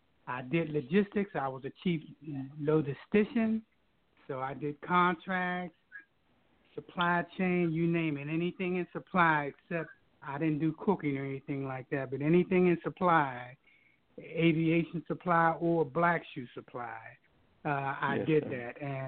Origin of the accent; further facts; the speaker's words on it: Pittsburgh, Pennsylvania, United States; I'm from Pittsburgh, Pennsylvania.